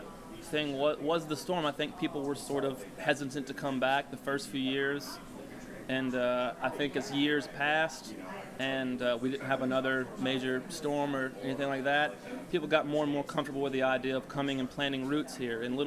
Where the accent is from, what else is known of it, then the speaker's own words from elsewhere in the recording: New Orleans, Louisiana, United States; I'm from New Orleans, Louisiana.